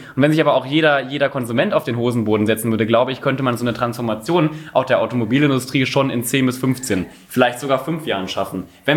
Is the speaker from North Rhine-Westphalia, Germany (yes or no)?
yes; North Rhine-Westphalia, Germany; Ich komme aus dem Ruhrgebiet.